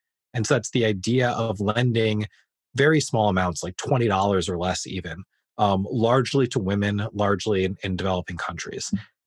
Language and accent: English; Massachusetts, United States; also born or lived in New York; I grew up in New York in Western Massachusetts, did Pomona College for undergrad, studied psychology, and then ended up moving to Washington, D.C.